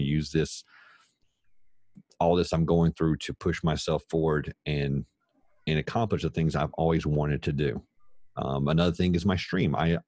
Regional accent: the South, United States; accent: Southern; there was that one girl in Full House Poker that would talk about my southern accent and my voice in general.

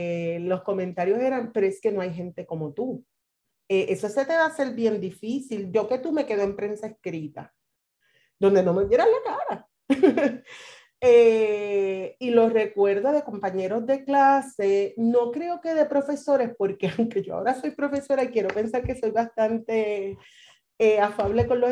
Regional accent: Aguadilla, Puerto Rico; yo soy de Aguadillas y varita de Aguadillas de escuela pública. Antes de irme a Río Piedras, estuve un año en Mayagüez

